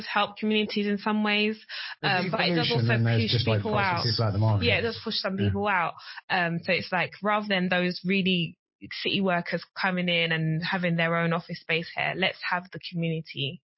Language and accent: English; Hackney, London, United Kingdom; from my experience growing up in Hackney, there was a lot of people are moving into the area